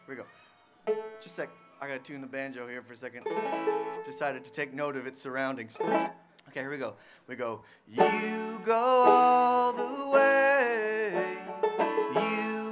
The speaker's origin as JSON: {"language": "English", "country": "Canada", "said": "And I'm from Canada. We use liters up there."}